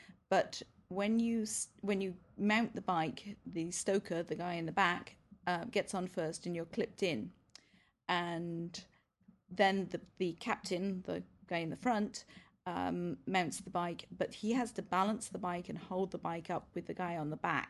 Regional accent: England, United Kingdom; now in Canada; I moved from Canada, from England to Canada 17 years ago.

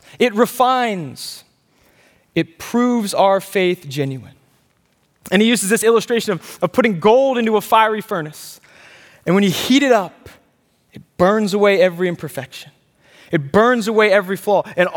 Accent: Pennsylvania, United States; In my home state of Pennsylvania, there are 3.8 billion, with a B, properties and inheritances just waiting to be claimed.

